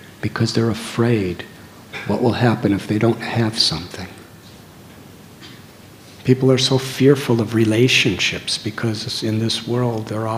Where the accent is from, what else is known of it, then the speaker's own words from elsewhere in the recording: United States; I'm from the United States, and when I went to school, I don't know how things are taught these days, I went to school in the 50s and 60s.